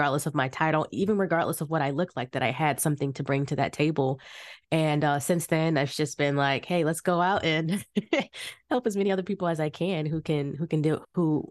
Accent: Florida, United States; So I grew up in Florida in the United States. It's like southern states.

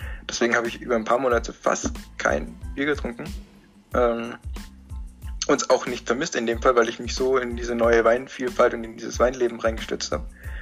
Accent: Bavaria, Germany; Wir kommen aus Bayern

